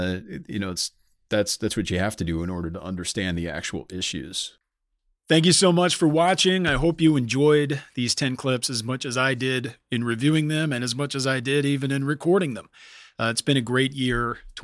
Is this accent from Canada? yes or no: no; England, United Kingdom; now in United States; just as an Englishman and curious